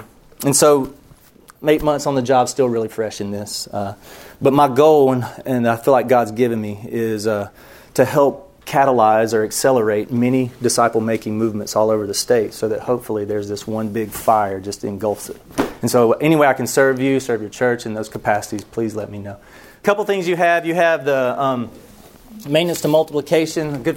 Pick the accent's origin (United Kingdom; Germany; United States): United States; Buford, Georgia; I'm from Buford, Georgia.